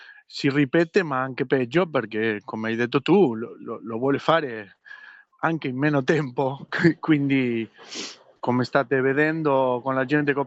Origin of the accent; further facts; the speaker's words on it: Argentina; Sì, io sono argentino, ma figlio di padovano, emigrato in Argentina con miei nonni, quindi sono argentino di nascita, ma ho...